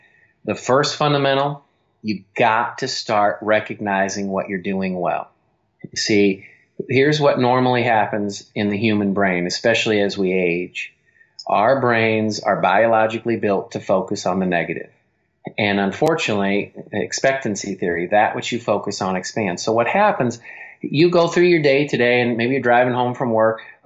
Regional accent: Cedar Rapids, Iowa, United States; I grew up in Cedar Rapids, Iowa. It's a very blue collar town.

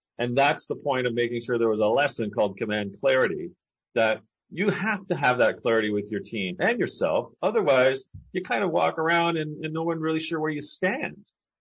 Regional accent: Canada; Me being Canadian, we know that, you know, the personality type up here north of the 49th is one that is kind of sheepish.

